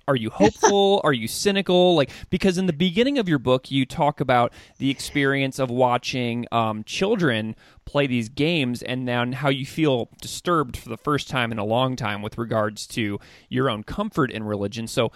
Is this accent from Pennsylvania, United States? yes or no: no; St. Louis, Missouri, United States; right here in Missouri, in my hometown in St. Louis